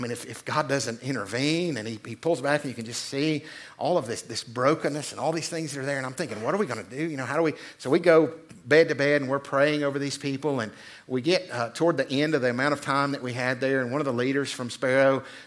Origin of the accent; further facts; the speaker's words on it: Franklin, North Carolina, United States; bald-headed guy from Franklin, North Carolina, right, walks in your room and says, hi, my name's